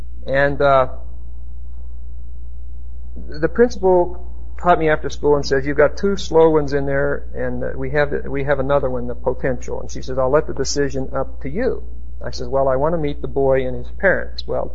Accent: Pennsylvania, United States; I'm from Pennsylvania.

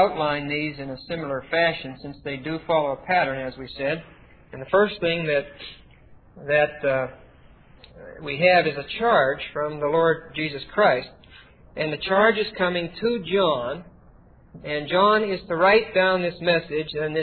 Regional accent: Pennsylvania, United States; Since Pennsylvania, my home state, was settled by William Penn and by Quakers

